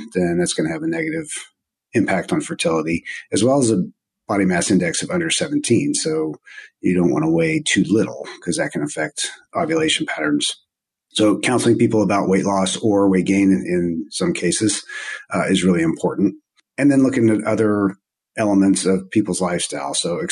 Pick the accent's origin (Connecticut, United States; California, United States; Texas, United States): Texas, United States; now in Omaha, United States; I'm originally from Texas for the most part, and she's originally from Florida.